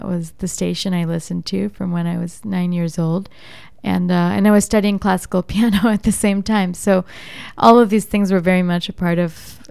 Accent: United States; because I also grew up in America. I'm not an Indian from India.

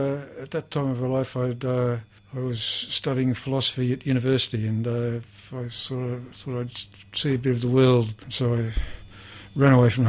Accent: Avalon, New South Wales, Australia; I was born in Avalon, which in those days, I was born in 1948, in those days had three shops and had a dirt road. It was a fantastic place to grow up. You know, we lived 100 yards from the beach

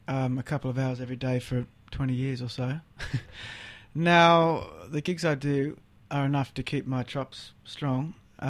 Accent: New South Wales, Australia; I grew up in the Northern Beaches.

